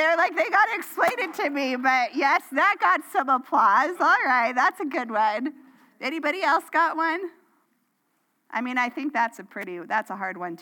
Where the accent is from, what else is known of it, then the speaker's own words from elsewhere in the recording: Washington, United States; Now, I have been a Seahawks fan because I grew up in Washington State. So you cheer for your home team, right?